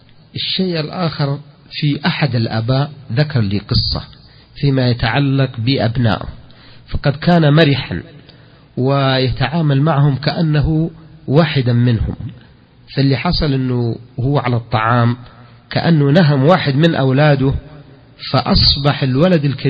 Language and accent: Arabic; Saudi Arabia; احنا سعوديين ونرى انه احنا متمكنين من الدين